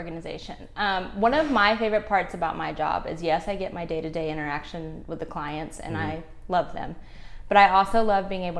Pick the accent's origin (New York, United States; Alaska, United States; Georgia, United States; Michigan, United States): Georgia, United States; Cumming; Yes. So born and raised in Cumming, Georgia.